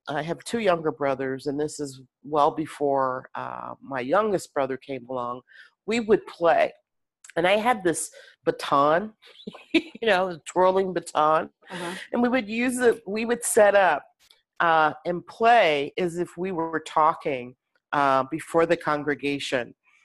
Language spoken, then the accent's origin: English; Indiana, United States; also born or lived in Riverside County; now in San Francisco, United States; I have lived the majority of my life in California, first in Southern California, out in Riverside County. And then the last 28 years, I have been here in San Francisco. I'm originally from the great state of Indiana